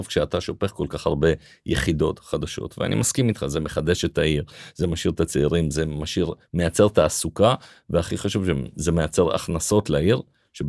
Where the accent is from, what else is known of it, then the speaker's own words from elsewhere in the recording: Jerusalem, Jerusalem District, Israel; אני גדלתי בירושלים, ובירושלים יש לו גם בעיה משמעותית